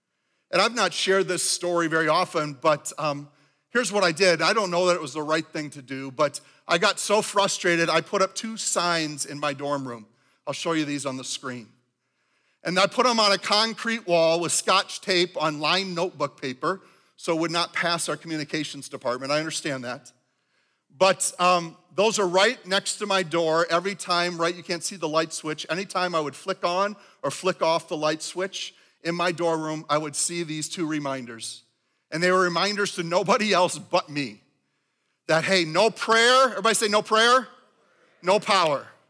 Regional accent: Minnesota, United States; I was raised here in Minnesota.

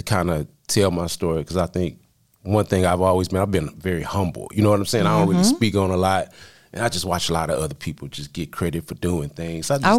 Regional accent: Houston, Texas, United States; Houston is just a different type of vibe. You know what I'm saying? You grow up with so much culture, so many different races, so much interaction.

